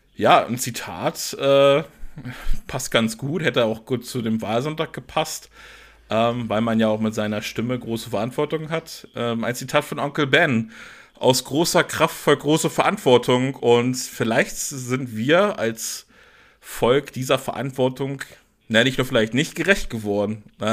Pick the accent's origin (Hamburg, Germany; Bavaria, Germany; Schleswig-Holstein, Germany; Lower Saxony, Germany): Schleswig-Holstein, Germany; Kiel; so als Kieler einfach so mal in die Mitte von Deutschland fahren